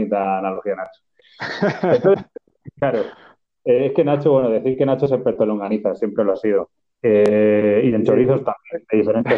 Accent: Region of Murcia, Spain; born there; soy murciano de nacimiento, de un pueblo de la región de Murcia

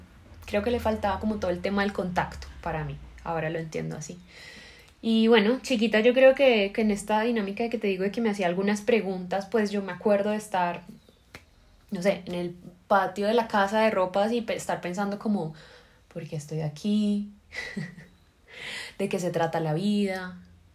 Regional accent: Cali, Valle del Cauca, Colombia; accent: caleño; moved away; Bueno, yo nací en Cali, soy caleña y... qué bueno. Hace mucho tiempo no vivo en Cali, entonces siempre intento como que afianzar el acento y no perderlo, es parte de nuestro sabor. Tengo una mamá que es caleña y un papá que es paisa.

